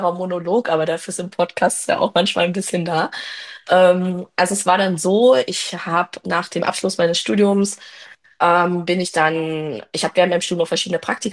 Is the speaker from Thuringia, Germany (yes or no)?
yes; Thuringia, Germany; ich komme aus Thüringen und war dann halt dort und die Identität kam halt auch dazu, dieses ostdeutsche Phänomen, was auch irgendwie da war.